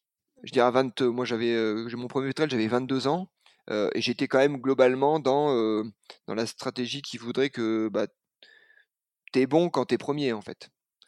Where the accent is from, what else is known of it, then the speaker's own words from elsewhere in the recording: Massif Central, France; je suis issu du Massif Central, où c'est de la montagne, mais pas quand même complètement. C'est du plat, mais pas complètement.